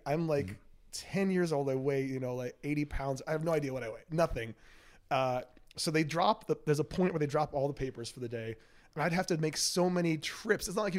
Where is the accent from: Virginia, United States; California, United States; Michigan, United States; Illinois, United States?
Michigan, United States; Ann Arbor; also born or lived in Minnesota; I'm from Ann Arbor, Michigan. Raised there, born in Minnesota.